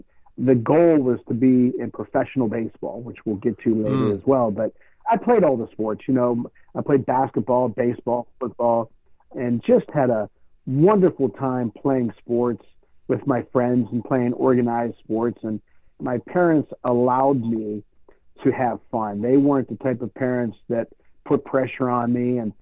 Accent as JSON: {"language": "English", "town": "Sewickley", "region": "Pennsylvania", "country": "United States", "tie": "born there", "said": "Well, my family was all born in Italy. I'm a first generation born here in America in Swickley, Pennsylvania, 13 miles outside of Pittsburgh."}